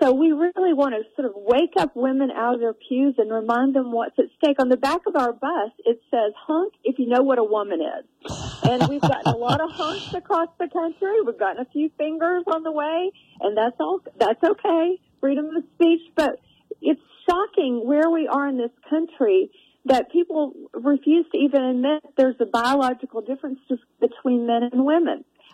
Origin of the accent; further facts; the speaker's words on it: Appalachia, United States; You know, I grew up in Appalachia. I'm a preacher's kid from Appalachia, and I grew up in a family that sometimes we had to put groceries back if we didn't have enough money to pay for it.